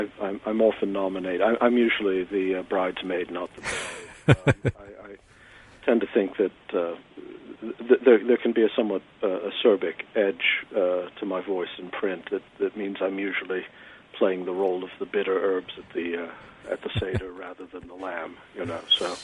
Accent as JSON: {"language": "English", "region": "Maryland", "country": "United States", "said": "I'm from Maryland, so like many Marylanders, I was raised with, I was force-fed H.L. Mencken in school through much of my youth"}